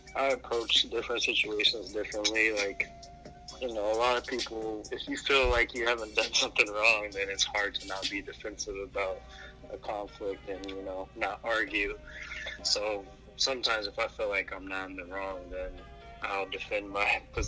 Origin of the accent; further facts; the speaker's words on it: Seattle, Washington, United States; I'm from Seattle, Washington.